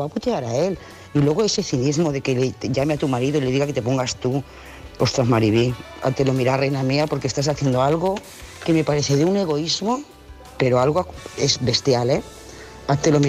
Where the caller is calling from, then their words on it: Lloret de Mar, Catalonia, Spain; de Lloret de Mar.